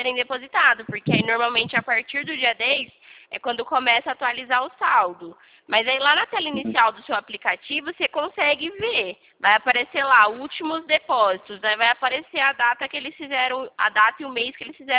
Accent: São Carlos, São Paulo, Brazil; Eu sou aqui de São Carlos, interior de São Paulo

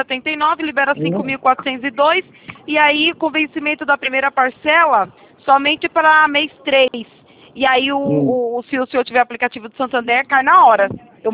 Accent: Itatiba, São Paulo, Brazil; eu sou de São Paulo, moro longe.

